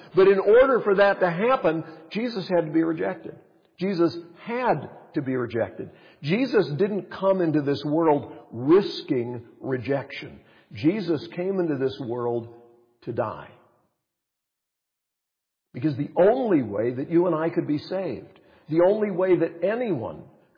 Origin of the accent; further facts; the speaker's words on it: United States; no matter where I travel on this planet, I'm still an American.